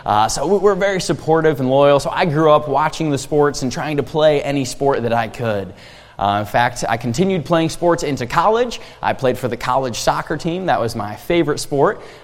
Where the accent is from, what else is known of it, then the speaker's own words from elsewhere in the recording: Cleveland, Ohio, United States; Originally, I'm from Cleveland, Ohio.